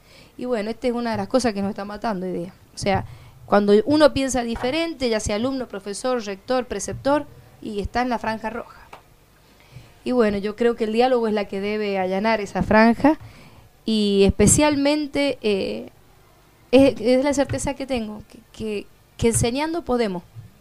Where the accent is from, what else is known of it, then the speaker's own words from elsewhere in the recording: Argentina; por todo lo que nosotros, el argentino, tiene como costumbres argentinas, digo yo, como el identitario que tenemos todos los argentinos, ¿no?